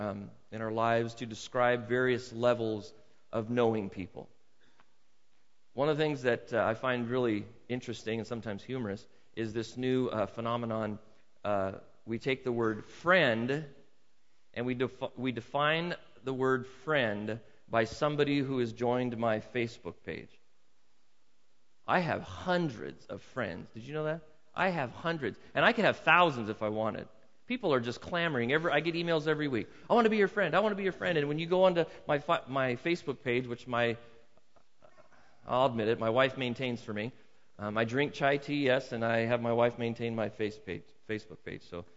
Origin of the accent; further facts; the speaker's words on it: California, United States; as soon as you say California, so where are you from? California.